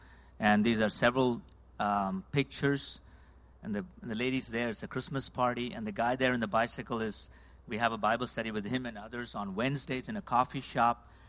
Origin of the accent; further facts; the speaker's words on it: India; English is a second language; I'm from India